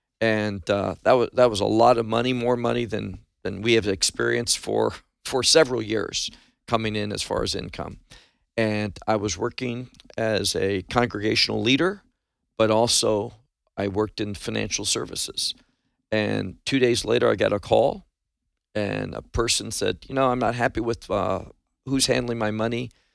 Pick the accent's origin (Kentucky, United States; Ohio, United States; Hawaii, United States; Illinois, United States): Illinois, United States; Chicago; moved away as an adult; also born or lived in Miami; now in Israel; Grew up in Chicago, and after I got married, we moved to Florida, to Miami. We were there for a number of years. But as I said, for the last 25 years, we've been in Israel